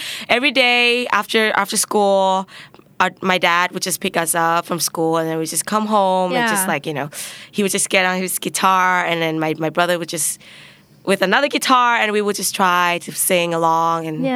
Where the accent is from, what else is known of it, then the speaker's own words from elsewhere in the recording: Phuket, Thailand; English is a second language; I grew up in Phuket for 8 years.